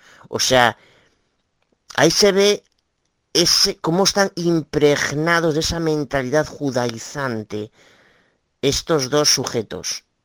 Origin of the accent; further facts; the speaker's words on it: Galicia, Spain; Soy abogada de Galicia